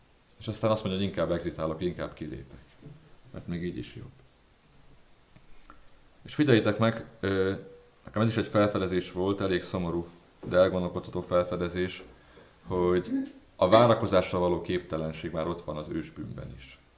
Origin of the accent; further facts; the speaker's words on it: Pécs, Baranya, Hungary; Én Pécsről származom, Pécsen vannak ilyen számlálós piros lámpák.